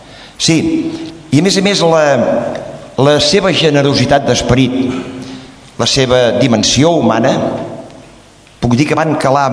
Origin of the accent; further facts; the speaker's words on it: Sant Celoni, Catalonia, Spain; També recordo molt i gratament de la meva infantesa viscuda a Sant Celoni.